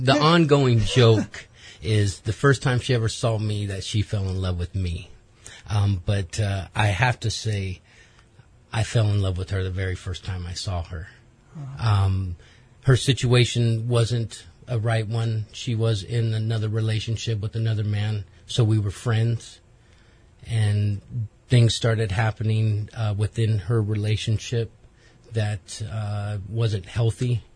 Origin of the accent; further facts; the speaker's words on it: Antioch, California, United States; I grew up in Bay Area, Northern Cali. Antioch, California is a small town over there.